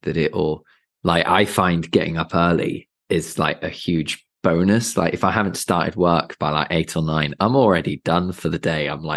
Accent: England, United Kingdom; It's very interesting for me, being English, and I've been to both

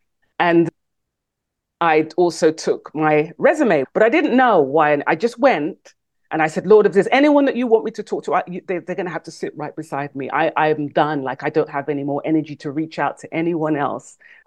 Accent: England, United Kingdom; born there; So I was born in England. My parents are Jamaican. I have dual citizenship, Jamaican and British passport.

